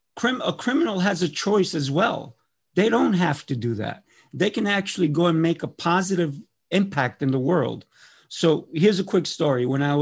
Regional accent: Colombia; Listen, when I grew up in Colombia, I'm Colombian, right? I don't look Spanish, right?

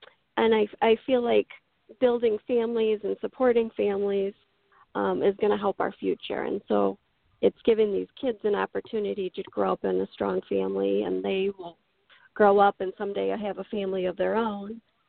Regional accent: Midland, Michigan, United States; I grew up in the mid-Michigan area. I was born and raised in Midland, went away to college, and after college moved back to Midland

